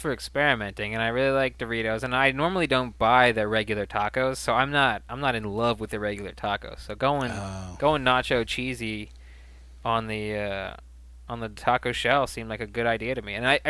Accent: Hershey, Pennsylvania, United States; But I'm from Hershey, Pennsylvania, so I know all about Reese's Peanut Butter Cups

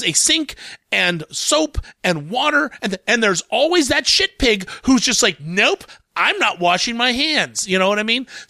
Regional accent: Midwest, United States; I'm from the Midwest.

